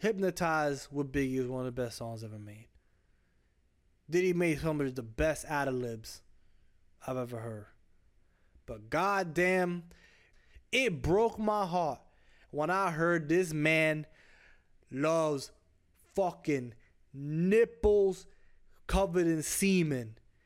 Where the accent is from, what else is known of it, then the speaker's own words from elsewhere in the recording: Bronx, New York, United States; also born or lived in Florida; Listen, I grew up in the Bronx, bro. And then later I moved to Florida, right? I'm a breed of New York and Florida.